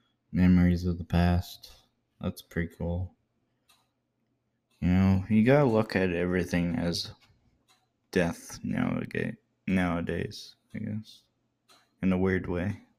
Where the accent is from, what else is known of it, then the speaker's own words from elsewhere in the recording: Canada; I know I'm Canadian and all